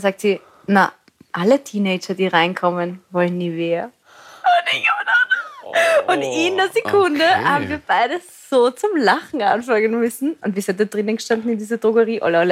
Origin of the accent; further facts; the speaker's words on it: Lower Austria, Austria; also wie gesagt, ich bin aus Niederösterreich